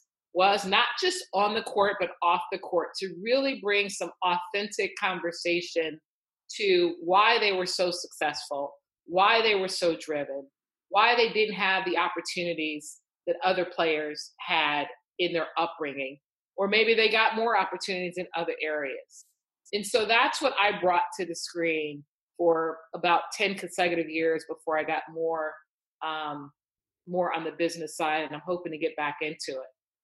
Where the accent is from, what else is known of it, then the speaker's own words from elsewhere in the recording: Chicago, Illinois, United States; I grew up in Chicago. I think I was protected from those incidents if and when they happened by my parents.